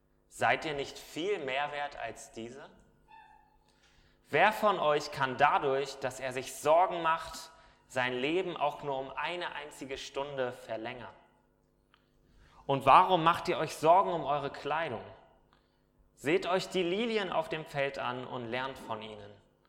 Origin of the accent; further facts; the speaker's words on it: Braunschweig, Lower Saxony, Germany; Mach das bitte in der Heimat, ich komme aus Braunschweig und such da eine Location.